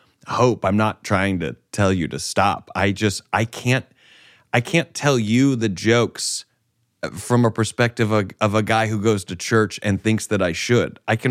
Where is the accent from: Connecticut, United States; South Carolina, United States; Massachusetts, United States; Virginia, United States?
South Carolina, United States; Greenville; I did Greenville.